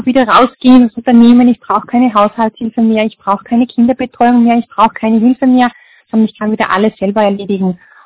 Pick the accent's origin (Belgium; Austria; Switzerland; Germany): Austria; Bad Ischl, Upper Austria; bin 38 Jahre alt, vierfache Mama und bin aus Bad Ischl.